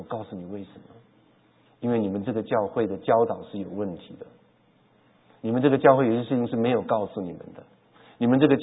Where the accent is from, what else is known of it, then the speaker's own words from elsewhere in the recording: China; 也不要我们中国人那一套客套，还要接待他们